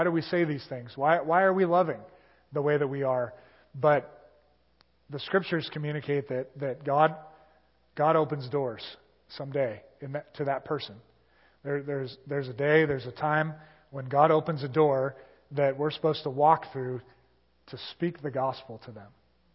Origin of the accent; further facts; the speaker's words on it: United States; I grew up in America, and I didn't know what the Bible was.